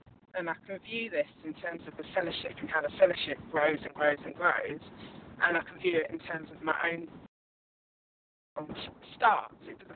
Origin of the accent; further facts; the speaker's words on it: United Kingdom; from the UK.